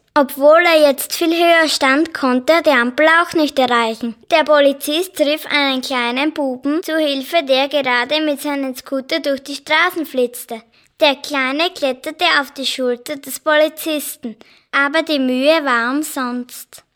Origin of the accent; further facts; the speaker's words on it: Hatzendorf, Styria, Austria; Ich komme aus Hatzendorf. Ich besuche die erste C-Klasse in Fähring.